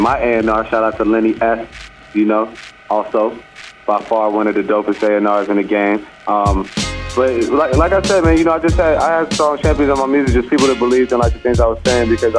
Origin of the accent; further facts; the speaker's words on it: Chicago, Illinois, United States; I'm from Chicago, you know, niggas don't live till 22.